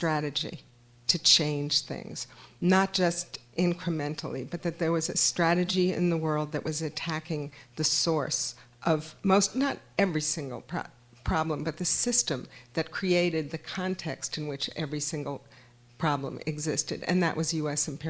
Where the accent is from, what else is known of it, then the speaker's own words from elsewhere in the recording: United States; we're from the United States, so the situation is different.